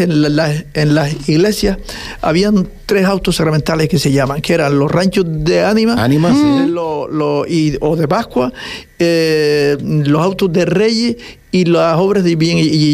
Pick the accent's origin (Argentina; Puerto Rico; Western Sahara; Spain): Western Sahara; moved away; yo, como me crié en el Sahara, yo nunca había tenido inquietudes por estas cosas de folclore y las tradiciones